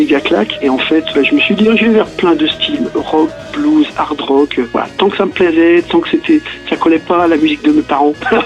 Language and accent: French; Brittany, France; born there; moi je suis né en Bretagne, donc d'un père breton et d'une maman antillaise.